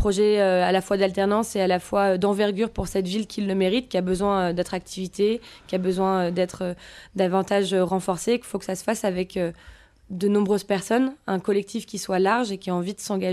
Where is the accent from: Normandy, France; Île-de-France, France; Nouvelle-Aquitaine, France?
Normandy, France; Rouen; je suis née, j'ai grandi à Rouen.